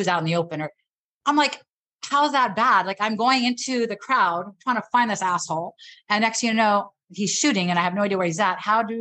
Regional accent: Santa Monica, California, United States; And it's funny because I was born and raised around that area. I was born and raised in Santa Monica. It was like my second home.

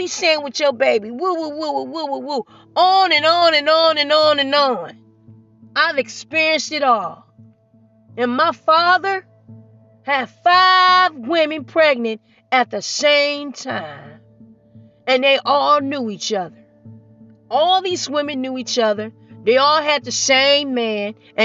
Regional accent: Nigeria; And I'm married to a Nigerian. And I'm Nigerian.

